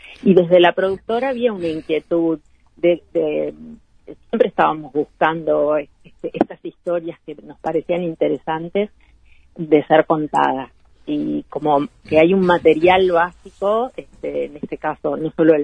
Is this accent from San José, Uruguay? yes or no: no; Maldonado, Uruguay; yo soy del departamento de Maldonado, así que es muy de cerca su trabajo como gestor cultural